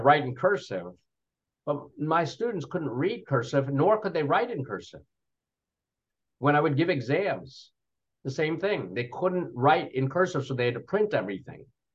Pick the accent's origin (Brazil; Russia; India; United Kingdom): India; You know, I'm Indian, but we have a lot of, for example, African priests